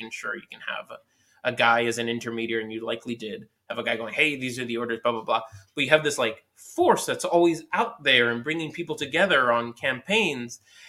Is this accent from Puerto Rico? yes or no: yes; Puerto Rico; I'm from Puerto Rico. My parents are Cuban. My grandmothers and grandfathers are Cuban.